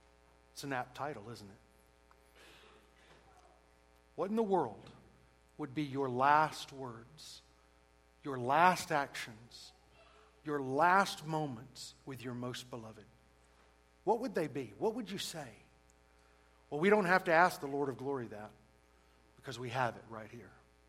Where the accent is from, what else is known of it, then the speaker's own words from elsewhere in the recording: the South, United States; I grew up in the South.